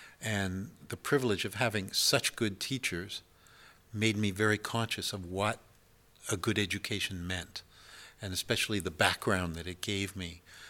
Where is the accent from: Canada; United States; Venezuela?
Canada; now in France; I'm Canadian. I'm also American in the U.S. sense, because Canadian is also America.